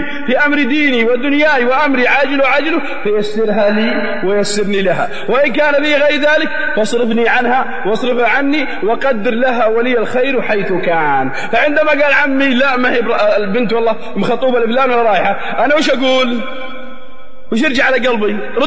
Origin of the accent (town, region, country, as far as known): Saudi Arabia